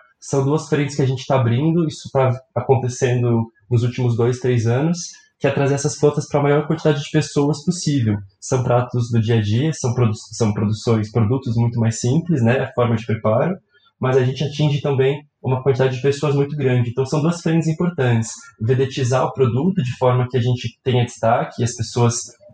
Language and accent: Portuguese; São Paulo, Brazil; eu sou de São Paulo